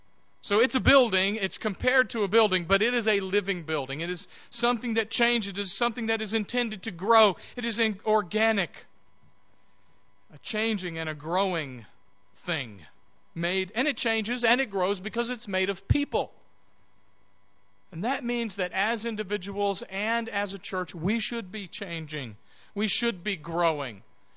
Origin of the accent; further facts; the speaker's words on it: United States; Now, you know, we're American, and that doesn't make a whole lot of sense to us